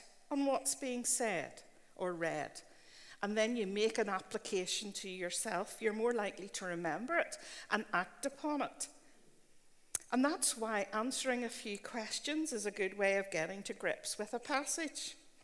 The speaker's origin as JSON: {"language": "English", "region": "Northern Ireland", "country": "United Kingdom", "said": "Now, we might argue that as Northern Irish, down-to-earth women, we've not been taken in by such a lie."}